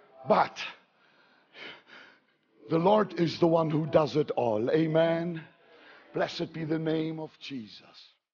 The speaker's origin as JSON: {"language": "English", "region": "North Germany", "country": "Germany", "tie": "born or raised there", "second_language": "English", "said": "I grew up in North Germany at the river, at the mouth of the river Elbe. It's about 10 miles wide. Where I grew up, it was tidal, ebb tide, flood tide."}